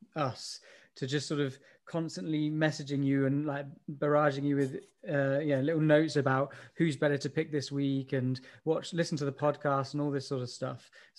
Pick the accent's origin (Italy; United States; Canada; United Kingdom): United Kingdom; England; first language English; now in Germany; being the only first language English speaker here. I'm really sorry that you guys have to abide by my rules. We're English, we don't learn other languages very well.